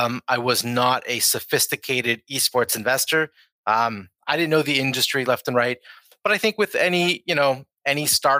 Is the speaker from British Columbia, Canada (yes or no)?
no; Toronto, Ontario, Canada; Yeah, I grew up in Toronto. I've been here most of my life, except now, over the past 2 weeks, I've been, living in Boca Raton in Florida.